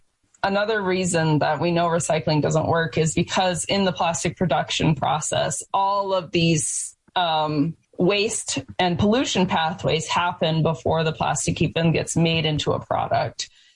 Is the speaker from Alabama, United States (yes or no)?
no; Indiana, United States; And I live in upstate New York, but I'm from Indiana, and I graduated from Indiana University.